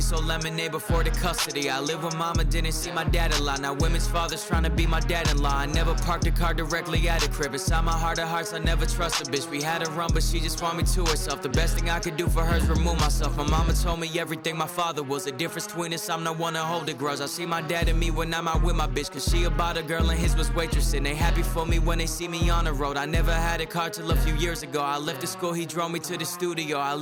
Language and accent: English; Massachusetts, United States; I had to do it, I'm from Massachusetts. But my mom from Jersey with New York influence.